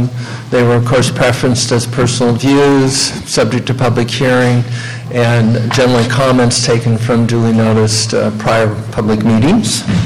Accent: McKinleyville, California, United States; from McKinleyville.

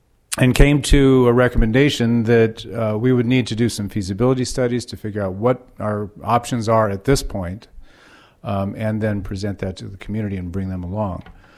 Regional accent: Monte Rio, California, United States; I'm from Monte Rio.

